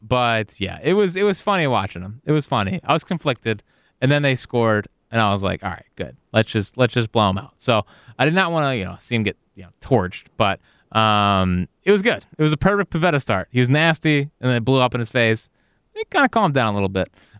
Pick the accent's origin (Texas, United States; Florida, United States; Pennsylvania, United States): Pennsylvania, United States; Philadelphia; also born or lived in Arkansas; I said Illinois. I'm from Philly. You're from New York.